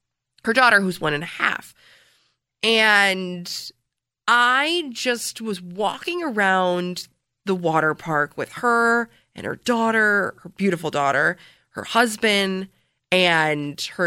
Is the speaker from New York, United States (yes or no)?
yes; Canandaigua, New York, United States; obviously, you guys know that I grew up in Canandaigua, so I've been going to Roseland Water Park my whole life, my whole childhood